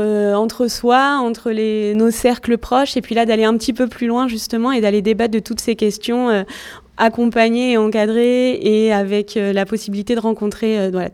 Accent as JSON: {"language": "French", "region": "Nouvelle-Aquitaine", "country": "France", "moved": "as an adult", "lives_now": "Hauts-de-France, France", "said": "vous interviewez la mauvaise personne puisque je suis là que depuis janvier. En Hauts-de-France, je viens de Nouvelle-Aquitaine."}